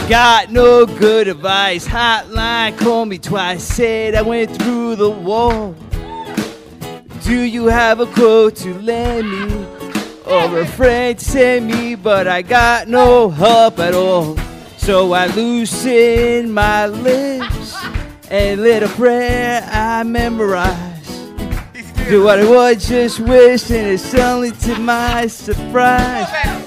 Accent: Staten Island, New York, United States; Staten Island.

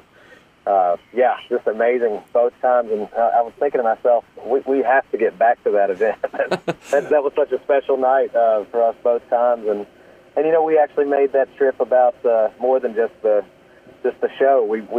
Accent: Martinsville, Virginia, United States; So, and I grew up here in Martinsville, which isn't too far away.

